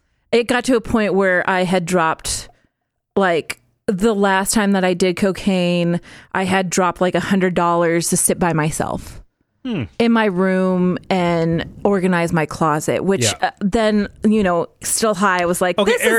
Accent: Boise, Idaho, United States; I grew up on the west side of Boise and that was Mormon Central.

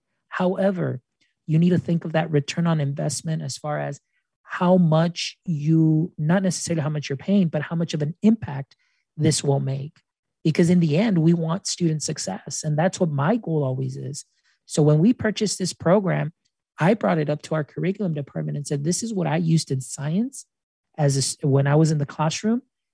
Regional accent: Edinburg, Texas, United States; I grew up here in South Texas. I grew up in a town called Edinburg, Texas, and that is 4 hours south of San Antonio.

